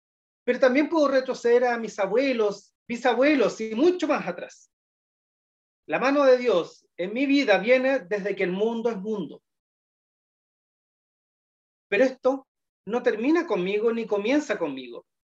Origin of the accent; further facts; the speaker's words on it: Maipú, Santiago Metropolitan Region, Chile; Yo soy santiaguino de nacimiento, y mi infancia y adolescencia la viví en la comuna de Maipú.